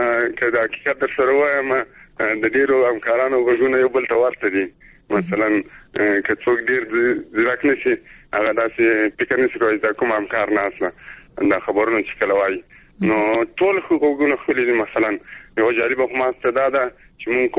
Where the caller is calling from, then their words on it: Zabul, Afghanistan; مې د زابل راغلی.